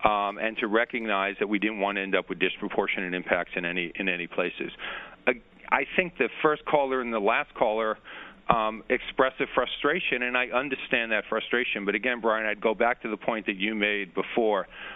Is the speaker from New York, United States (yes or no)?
yes; Rockaway, New York, United States; I probably should point out here that I grew up in the Rockaways.